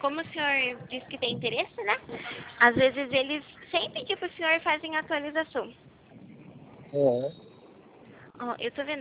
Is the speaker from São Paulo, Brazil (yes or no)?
yes; Itapetininga, São Paulo, Brazil; Eu sou do estado de São Paulo. Eu sou daqui de Itapetininga. Por isso que meu DDD é 15, é diferente. Até o jeito de eu falar, né? O sotaque.